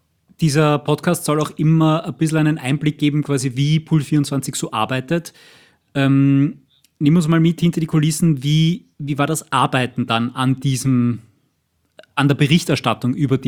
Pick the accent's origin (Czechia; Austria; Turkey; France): Austria; habe einfach nicht glauben können, dass sowas auch bei uns in Österreich passiert